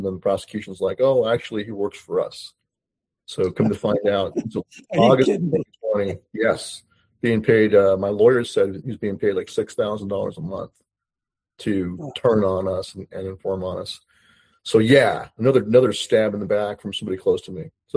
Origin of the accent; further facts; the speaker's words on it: Las Vegas, Nevada, United States; I went to college at UNLV. That's where I was growing up in Las Vegas.